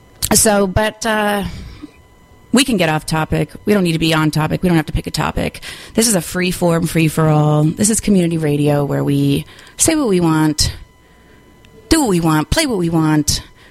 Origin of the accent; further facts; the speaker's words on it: Minneapolis, Minnesota, United States; which is I'm from Minneapolis originally.